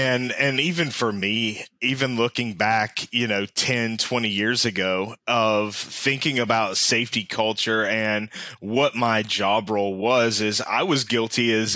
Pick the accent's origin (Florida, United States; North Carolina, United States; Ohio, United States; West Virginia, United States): West Virginia, United States; I grew up in West Virginia